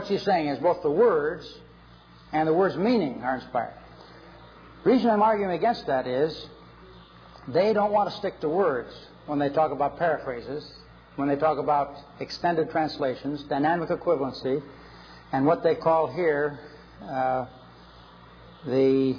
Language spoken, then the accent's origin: English; Collingswood, New Jersey, United States; I'm from Collingswood, New Jersey, about 5 miles away.